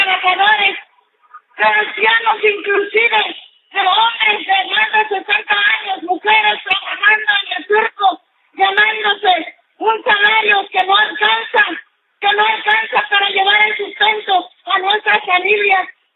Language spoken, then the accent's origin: Spanish; Oaxaca, Mexico; originaria del estado de Oaxaca. Creo que ya lo vieron por la estatura, ¿verdad? Ya se dieron cuenta. Soy oaxaqueña, con mucho orgullo lo digo